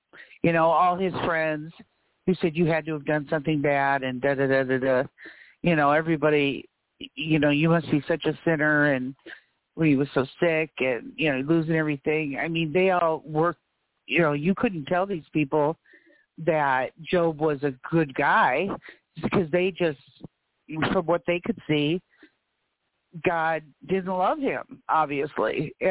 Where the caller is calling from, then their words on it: New York, United States; Hi, Debbie. … from New York.